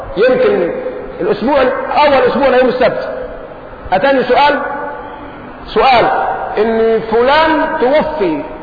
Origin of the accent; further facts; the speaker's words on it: Egypt; من التحلل والسذاجة الموجودة فينا كمصريين